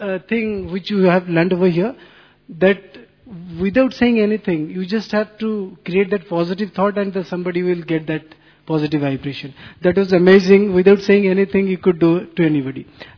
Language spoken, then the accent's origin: English; Bhubaneswar, Odisha, India; English is a second language; I'm from Bhubaneswar, Odisha.